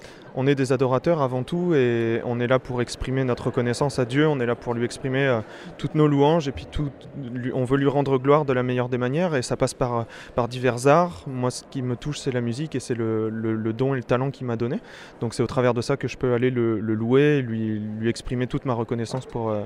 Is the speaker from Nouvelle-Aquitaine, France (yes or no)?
yes; Bordeaux, Nouvelle-Aquitaine, France; moi je suis moi-même de Bordeaux